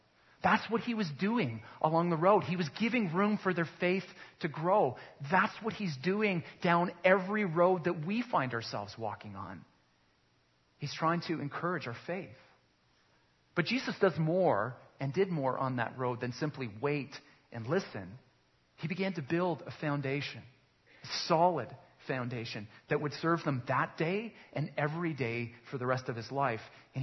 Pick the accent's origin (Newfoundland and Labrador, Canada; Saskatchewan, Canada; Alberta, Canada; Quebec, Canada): Alberta, Canada; Calgary; I'm from Calgary.